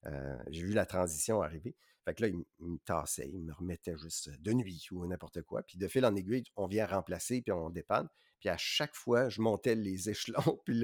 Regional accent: Joliette, Quebec, Canada; J'avais une opportunité de travailler à Rivière-du-Loup ou à Joliette, qui était dans mon patelin, qui offrait à peu près la même chose.

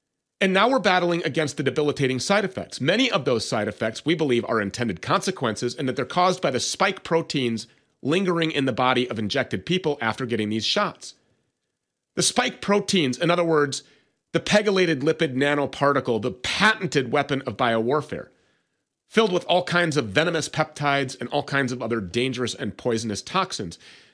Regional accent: Minnesota, United States; It's based right here in my home state of Minnesota.

